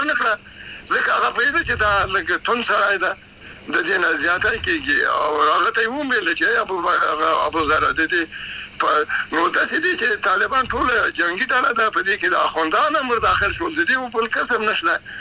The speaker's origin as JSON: {"language": "Pashto", "country": "Afghanistan", "said": "نو دوی باید چې زه افغان یم"}